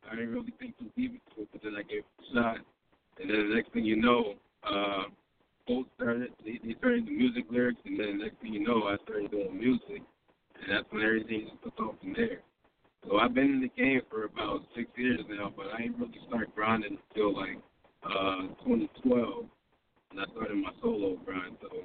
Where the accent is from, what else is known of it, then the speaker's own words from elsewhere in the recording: United States; born there; I was born in the States, man. My family's from West Africa, Liberia.